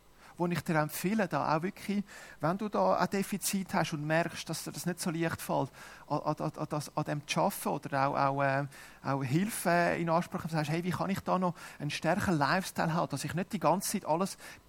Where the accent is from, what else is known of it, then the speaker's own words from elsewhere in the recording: Brunnen, Schwyz, Switzerland; oder bei uns zu Hause in Brunnen